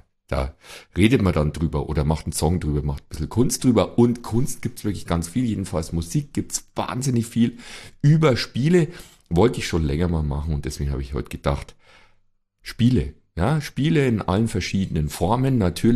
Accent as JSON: {"language": "German", "region": "Bavaria", "country": "Germany", "said": "Das ist halt als Bayer, gell? Da spielst du halt Schafkopf."}